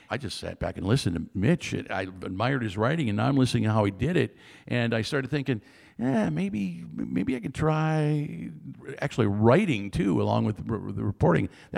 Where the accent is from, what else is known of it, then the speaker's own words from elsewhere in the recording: Detroit, Michigan, United States; I'm from Detroit.